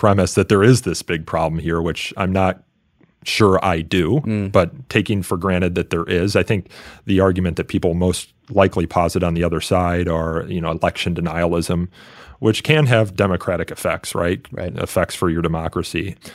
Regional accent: Midwest, United States; I didn't take the SAT because I'm from the Midwest.

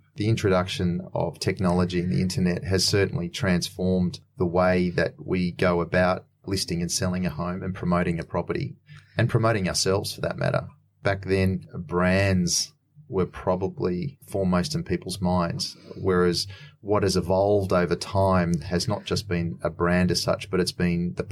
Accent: Gunnedah, New South Wales, Australia; also born or lived in Grafton / Sydney; Originally Gunnedah, and then later towards the end of my schooling, my dad moved to Grafton.

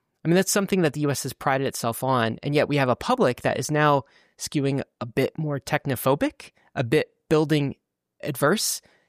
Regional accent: Canada; now in United States; I'm also Canadian living in the U.S., right?

